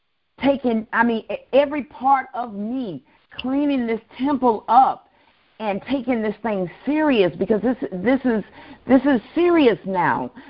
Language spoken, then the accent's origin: English; the South, United States; And all I could think about was growing up in the South, my mom, every summer, she would allow us